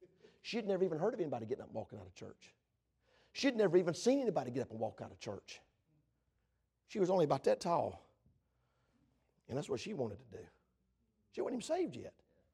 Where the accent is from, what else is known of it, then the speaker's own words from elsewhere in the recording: Georgia, United States; And I'm from Georgia. Me and my wife both from Georgia. I know y'all, I'm not from Baltimore. I know y'all didn't figure that out. I ain't from Baltimore. I'm born in South, deep South Georgia.